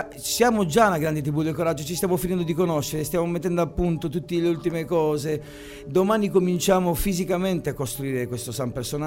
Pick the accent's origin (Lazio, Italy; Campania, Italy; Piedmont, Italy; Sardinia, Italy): Sardinia, Italy; Quartu Sant'Elena; io sono di Quarto, sono di qua, non c'erano ancora i cheap flight, non c'erano ancora i biglietti. È la prima volta che andai via dalla Sardegna